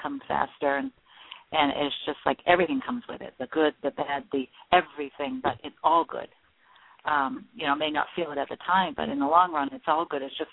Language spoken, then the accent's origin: English; Maine, United States; and I am from Maine and have been my whole life.